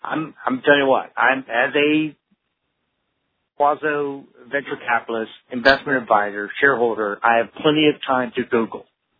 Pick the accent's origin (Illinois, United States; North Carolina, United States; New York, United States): New York, United States; I am from Western New York.